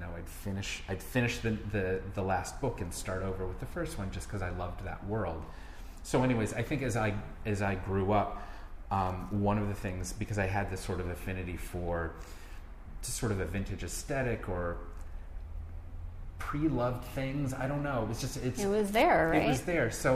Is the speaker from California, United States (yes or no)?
no; Grand Rapids, Michigan, United States; I grew up in Grand Rapids, Michigan.